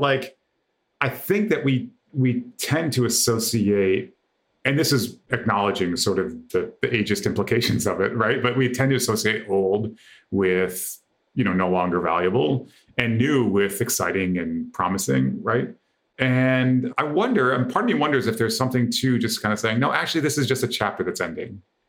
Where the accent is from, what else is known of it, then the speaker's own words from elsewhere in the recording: United States; I was raised in the United States, right?